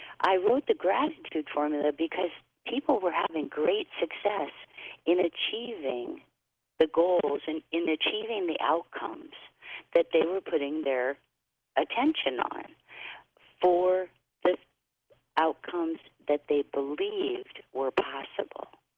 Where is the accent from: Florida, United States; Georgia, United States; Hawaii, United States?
Hawaii, United States; I was born and raised in Hawaii.